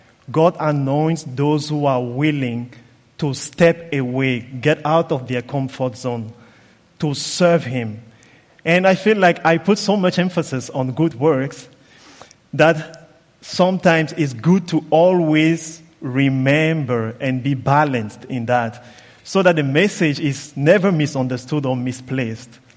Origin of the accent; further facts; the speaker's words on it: Cameroon; I come from Cameroon, and I have been in IBC now for 7 years.